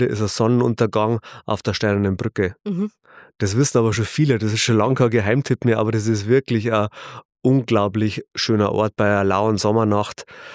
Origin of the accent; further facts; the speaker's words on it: Mainburg, Bavaria, Germany; born there; now in Regensburg, Germany; Ich bin 1971 in Mainburg im Herzen der Hallertau geboren, das heißt, ich bin jetzt 54 Jahre, bin verheiratet, habe 3 Kinder und bin wirklich mit Leib und Seele überzeugter Regensburger geboren.